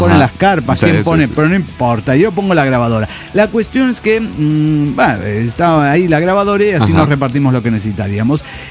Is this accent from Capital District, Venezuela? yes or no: yes; Caracas, Capital District, Venezuela; de Caracas, Venezuela.